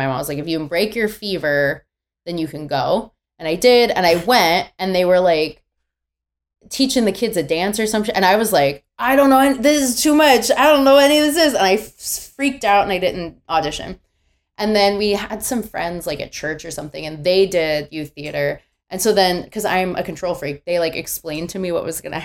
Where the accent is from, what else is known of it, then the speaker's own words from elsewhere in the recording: California, United States; I grew up in Orange County and I started doing theater when I was like 9, at like children's theater.